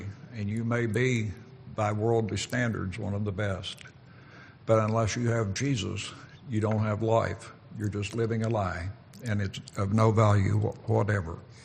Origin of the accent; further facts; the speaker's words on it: West Virginia, United States; but I'm from West Virginia. And I attended church a lot before I was saved.